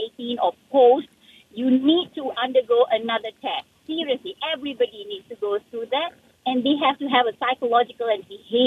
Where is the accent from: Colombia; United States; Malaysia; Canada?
Malaysia; I'm so experienced. I'm a Malaysian driver.